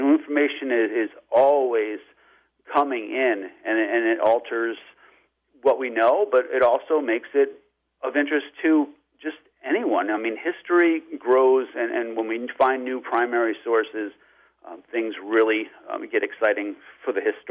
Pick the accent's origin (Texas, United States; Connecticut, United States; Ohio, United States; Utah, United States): Connecticut, United States; Redding; My background is where I grew up in Reading, Connecticut